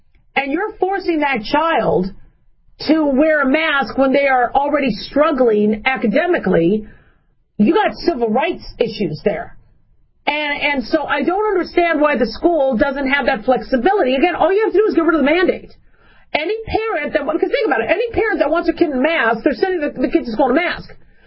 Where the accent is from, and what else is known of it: Arizona, United States; born or raised there; also born or lived in Las Vegas, Nevada